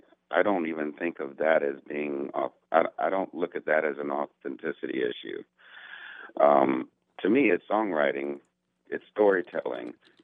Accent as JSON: {"language": "English", "town": "Atlanta", "region": "Georgia", "country": "United States", "said": "I'm from Atlanta."}